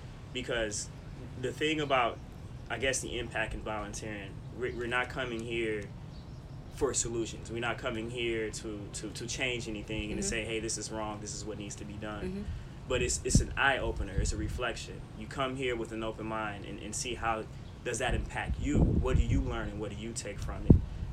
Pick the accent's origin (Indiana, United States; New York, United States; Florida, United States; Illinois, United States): Illinois, United States; Chicago; now in San Francisco, United States; from Chicago, Illinois. So born in the United States, but right now I reside in San Francisco, California.